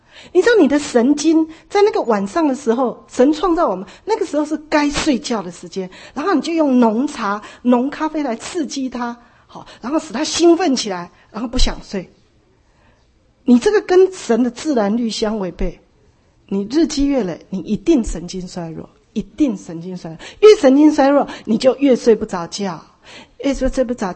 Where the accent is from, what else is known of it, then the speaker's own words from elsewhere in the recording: Taiwan; 红萝卜我们台湾人都吃白萝卜。不爱吃红萝卜的，我妈几乎很少煮过红萝卜。